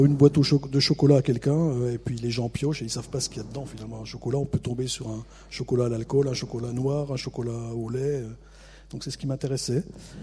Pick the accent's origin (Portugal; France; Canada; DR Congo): France; Grand Est; Oui, j'habite dans les Vosges. D'où mon accent. J'ai pas été opéré, donc j'ai toujours mon accent.